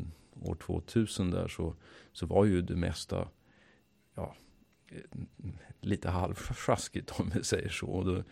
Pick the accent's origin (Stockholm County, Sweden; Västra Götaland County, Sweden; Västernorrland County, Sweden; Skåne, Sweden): Stockholm County, Sweden; Stockholm; Nej, jag kom från Stockholm.